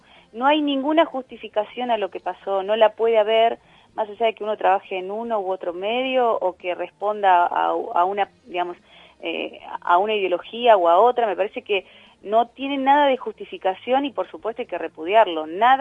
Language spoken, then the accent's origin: Spanish; Santa Fe, Argentina; Lo digo como santafesina de la ciudad de Santa Fe